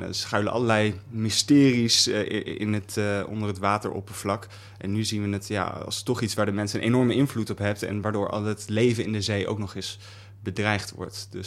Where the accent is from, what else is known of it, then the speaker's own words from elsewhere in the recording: Apeldoorn, Gelderland, Netherlands; Apeldoorn